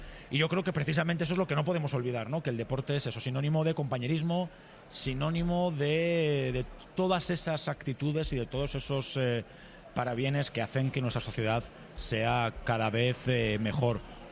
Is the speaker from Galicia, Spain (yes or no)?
no; Community of Madrid, Spain; cada vez somos más los madrileños que practicamos mucho deporte